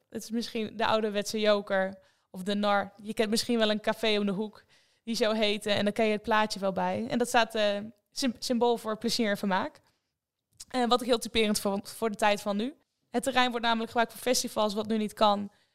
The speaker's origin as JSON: {"language": "Dutch", "region": "Overijssel", "country": "Netherlands", "tie": "born or raised there", "lives_now": "Haarlem, Netherlands", "said": "Ben geboren en getogen in Twente. En ik kan nu sinds 1 jaar precies Haarlem mijn thuis noemen. Ik heb jarenlang gereisd."}